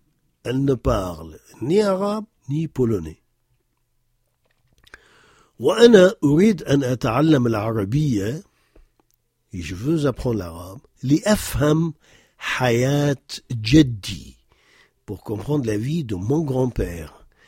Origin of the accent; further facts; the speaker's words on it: Lille, Hauts-de-France, France; born there; Donc, je suis française d'origine arabe. Wulitu fi Lil. Donc, je suis né à Lille. Wa ana min al-jil thalith lil-hijra.